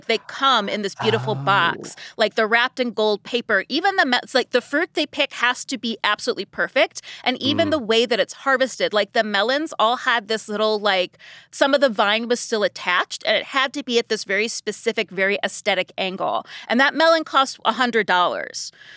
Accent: Ohio, United States; To me, growing up in Ohio, they tasted just as good as like there'd be these roadside stands with nobody staffing it

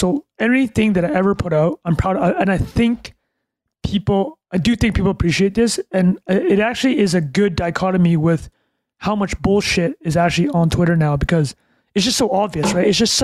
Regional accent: Canada; born there; I was born in Canada.

